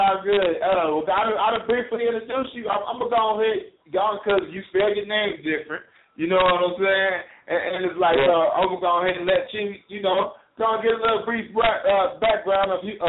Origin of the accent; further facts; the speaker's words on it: Oklahoma, United States; because I'm originally from Oklahoma. I'm always looking out for the 918